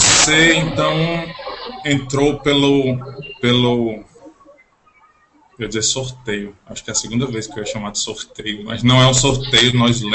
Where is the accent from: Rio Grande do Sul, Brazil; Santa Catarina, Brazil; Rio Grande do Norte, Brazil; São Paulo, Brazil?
Rio Grande do Norte, Brazil; Natal; Eu sou natalense, sempre lembrando. Eu fico entre Pernambuco e a Paraíba.